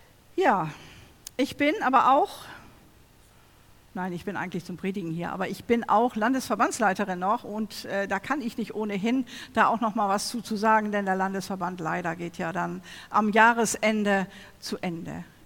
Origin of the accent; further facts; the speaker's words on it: Remels, Lower Saxony, Germany; ich komme aus Remels und habe dort Familie.